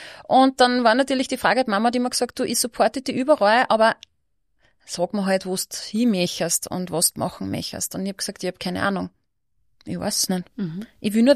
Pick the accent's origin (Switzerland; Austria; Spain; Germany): Austria; Linz, Upper Austria; born there; ich bin eine gebürtige Linzerin, aber damals habe ich halt in St. Valentin gewohnt bei meinem Freund.